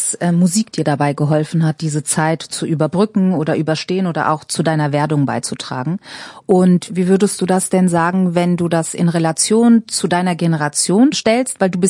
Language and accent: German; Frankfurt am Main, Hesse, Germany; ich bin in Frankfurt am Main aufgewachsen